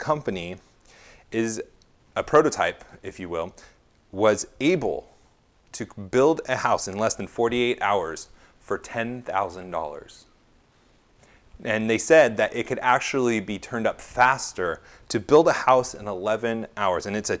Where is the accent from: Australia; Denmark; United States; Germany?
United States; California; now in Hawaii, United States; I'm coming from California and live in Hawaii.